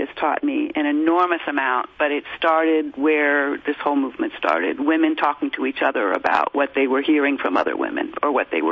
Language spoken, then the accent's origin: English; Maryland, United States; also born or lived in Illinois; had been reassigned from my home state of Maryland to East St. Louis, Illinois, and stayed in the Midwest and stayed in Illinois